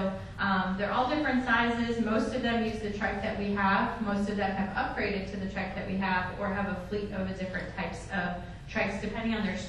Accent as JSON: {"language": "English", "region": "Illinois", "country": "United States", "said": "So I'm from Illinois. I've lived here 2 years."}